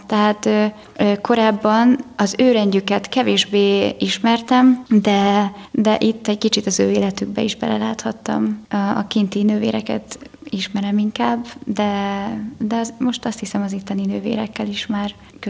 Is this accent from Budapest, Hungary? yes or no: yes; Budapest, Hungary; Igen, Budapestről származom.